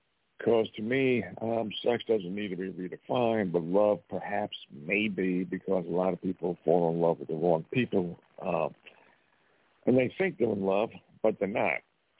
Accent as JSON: {"language": "English", "region": "Montana", "country": "United States"}